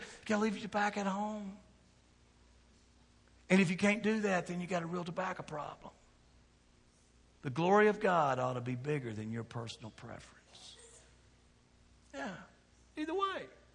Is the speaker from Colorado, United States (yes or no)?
no; Kentucky, United States; I'm from Kentucky. We don't get all worked up about tobacco in Kentucky, do we?